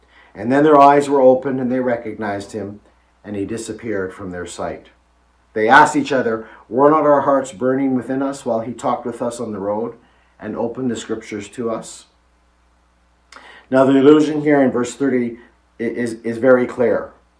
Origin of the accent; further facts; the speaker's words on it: Edmonton, Alberta, Canada; We grew up near Edmonton